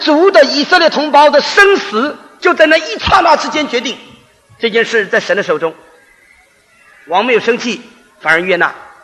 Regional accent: China; 包括我们中国人最喜欢吃饭

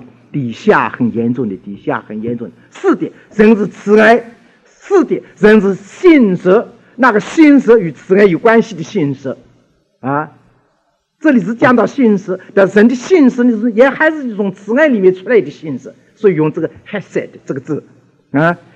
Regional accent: China; 特别我们中国人这个脸皮很要紧的

